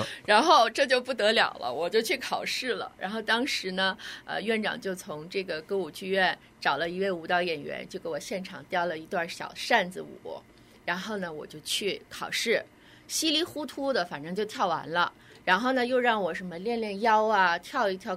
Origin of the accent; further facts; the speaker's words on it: Datong, Shanxi, China; born there; 然后我就生在那个地方。然后我小时候呢，也是跟我的 等于是姥姥，北方叫姥姥，姥姥长大，